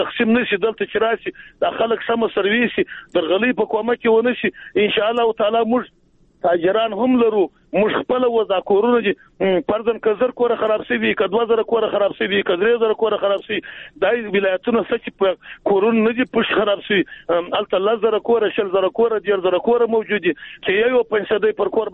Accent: Jowzjan, Afghanistan; موږ د جوزجان د ولایت یو، دلته هم سیلونه راغلي دي.

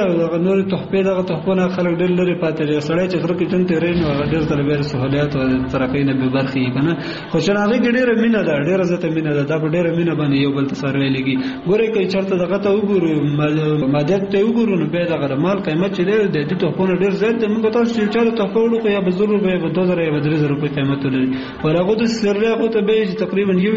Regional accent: Kunar, Afghanistan; زه اصلا د کونړ ولایت اوسیدونکی یم

